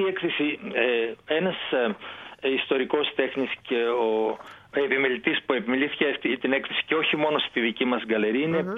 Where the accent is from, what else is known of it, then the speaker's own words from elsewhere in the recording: Karditsa, Thessaly, Greece; ναι, εκεί είναι η πατρίδα μου